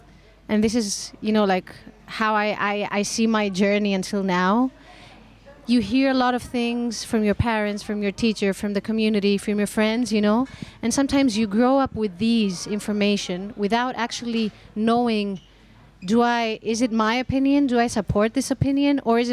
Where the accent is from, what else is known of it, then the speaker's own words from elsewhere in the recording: Crete, Greece; English is a second language; So I grew up in Crete.